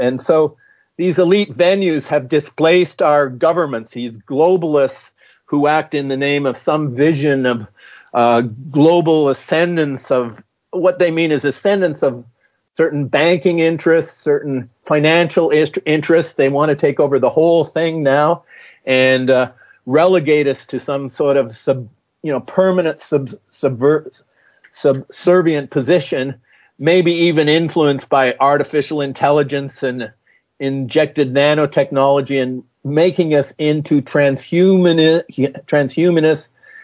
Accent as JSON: {"language": "English", "town": "Toronto", "region": "Ontario", "country": "Canada", "said": "So, I come from Toronto, Canada. I've been in Ottawa frequently."}